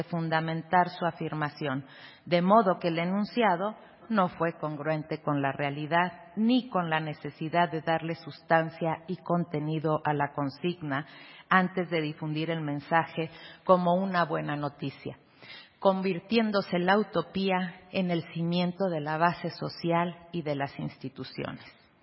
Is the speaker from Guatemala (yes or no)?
no; Mexico